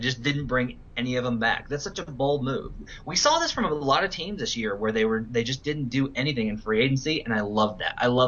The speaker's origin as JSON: {"language": "English", "region": "Arkansas", "country": "United States", "said": "I come from Arkansas, where of course all the lakes are very muddy"}